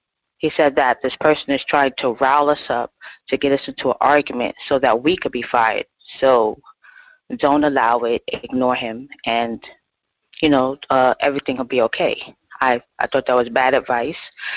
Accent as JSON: {"language": "English", "region": "New York", "country": "United States", "said": "I'm from New York, and my workplace racism experience has left me sad, hopeless"}